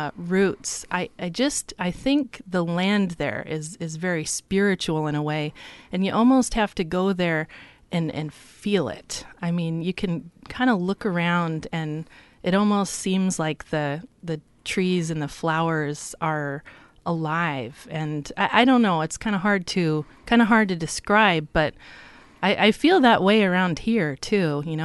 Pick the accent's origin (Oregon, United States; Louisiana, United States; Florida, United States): Oregon, United States; Astoria; back to Astoria my senior year and graduated from Astoria High School. Living in Maui was really different culturally than growing up in Astoria. I realized for the first time in my life that I was white.